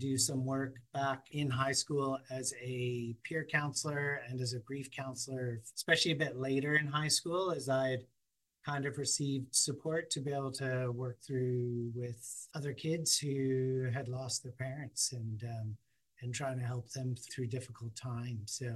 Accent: Vancouver, British Columbia, Canada; also born or lived in Prince Rupert; I was born in Prince Rupert, but raised in Vancouver for a large chunk of my life. Grew up in a single parent home.

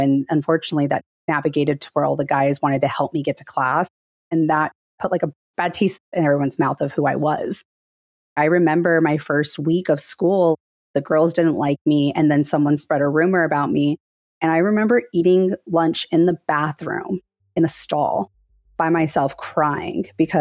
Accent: Brea, California, United States; also born or lived in Anaheim; I was born in Anaheim, California. I grew up in the Brea, California area. My childhood was amazing. I grew up in a Mexican household.

